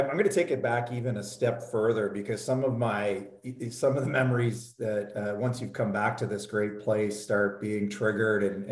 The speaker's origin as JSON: {"language": "English", "town": "Sarnia", "region": "Ontario", "country": "Canada", "tie": "born or raised there", "said": "because I grew up in Sarnia and played minor hockey there."}